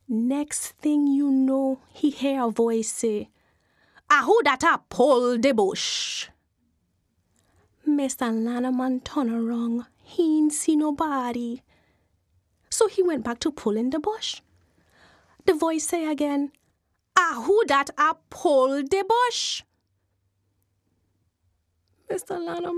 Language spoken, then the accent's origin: English; U.S. Virgin Islands; Growing up in St. Thomas, where at that time it was an American island, was very different.